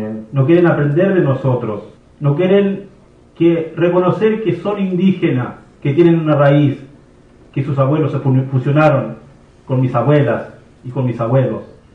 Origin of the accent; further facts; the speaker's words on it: Chile; moved away; Porque un grupo de hermanos de mi tierra, chilenos, me han invitado y me han atendido muy bien.